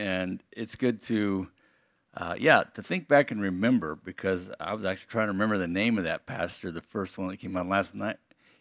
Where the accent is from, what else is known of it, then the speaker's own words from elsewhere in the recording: Wyoming, United States; I know, because I'm from Wyoming, which is just a little further that way, and that's really nowhere.